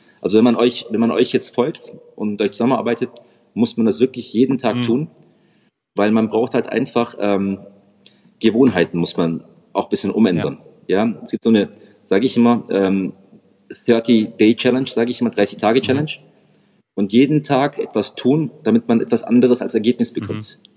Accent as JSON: {"language": "German", "town": "Reutlingen", "region": "Baden-Württemberg", "country": "Germany", "tie": "born or raised there", "said": "So, ich bin gebürtiger Reutlinger. Ich bin hier geboren, aufgewachsen und ich hänge wirklich so an den Wurzeln hier."}